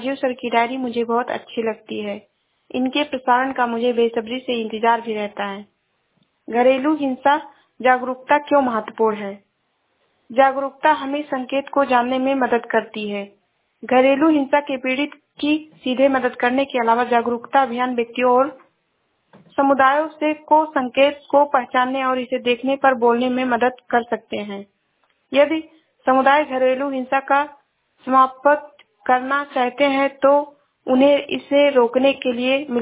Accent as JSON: {"language": "Hindi", "region": "Uttar Pradesh", "country": "India", "said": "मैं जिला श्रावस्ती से हूँ।"}